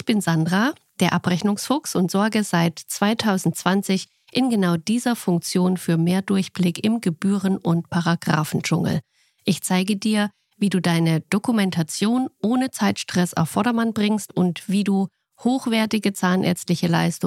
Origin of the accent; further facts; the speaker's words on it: Thuringia, Germany; Ich bin in Thüringen geboren und aufgewachsen. Da liegt natürlich mein Herz.